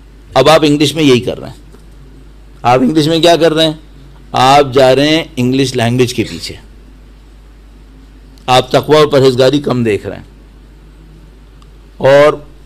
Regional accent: Pakistan; ہمارا تعلق پاکستان سے ہے

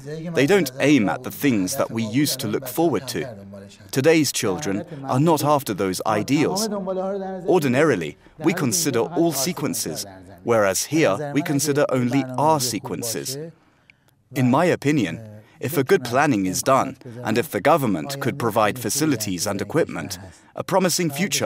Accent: Behshahr, Mazandaran, Iran; I was born in 1972 in the Gorji Mahalla village of the city of Behshahr. I did my high school studies in Behshahr

